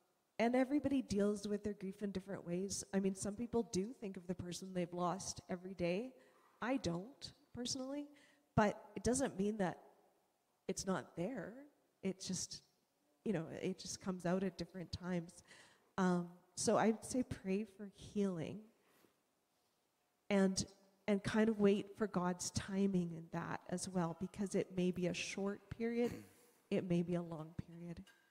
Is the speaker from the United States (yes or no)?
no; Canada; we're Canadian.